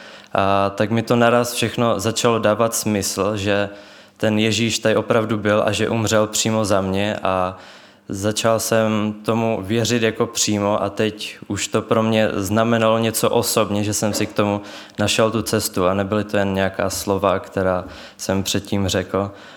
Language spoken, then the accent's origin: Czech; Olomouc, Olomouc Region, Czechia; jsem z Olomouce a možná jste zaslechli celé moje jméno